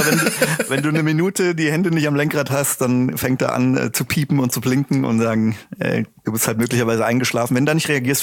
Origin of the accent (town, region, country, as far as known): Switzerland